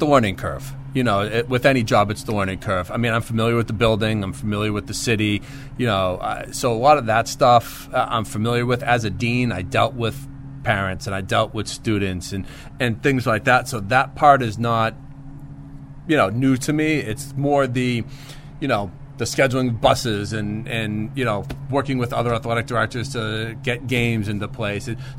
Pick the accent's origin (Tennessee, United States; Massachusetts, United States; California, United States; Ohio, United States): Massachusetts, United States; Peabody; that were always kind of benchmarks for us as athletes at Peabody High. And just the NEC is always, growing up in the North Shore, the NEC, the rivalries that existed in the NEC